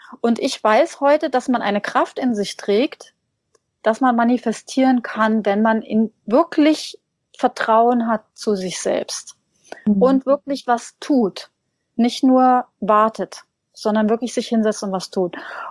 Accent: Hesse, Germany; ich bin in einem kleinen, sehr kleinen Dorf aufgewachsen in Hessen. Ich glaube 300 Einwohner waren das damals.

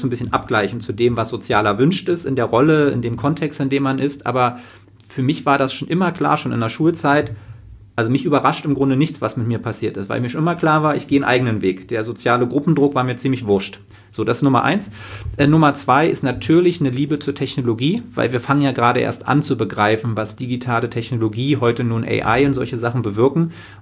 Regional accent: East Germany, Germany; ich bin in der DDR geboren, ich bin hinter Mauern und Stacheldraht aufgewachsen, ich weiß, wie es ist, und ich war 11, als die Mauer fiel

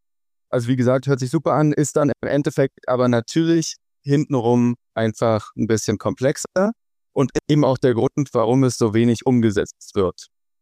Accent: Berlin, Germany; Ich bin hier in Berlin geboren, in der Großstadt und habe dann hier auch mein Abi gemacht

